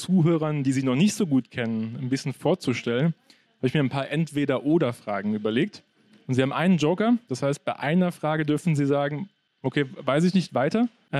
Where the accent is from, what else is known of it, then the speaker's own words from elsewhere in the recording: Mainz, Rhineland-Palatinate, Germany; ich bin aus Mainz. Und in dem Ort, wo ich wohne, Mainz-Bretzenheim